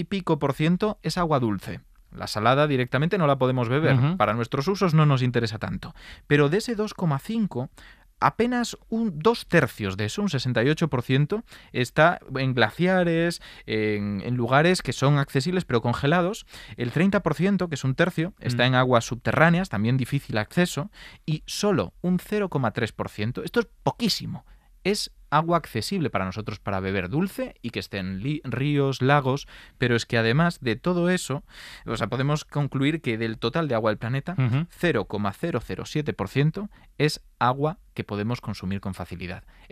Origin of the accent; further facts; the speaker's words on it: Galicia, Spain; Soy gallego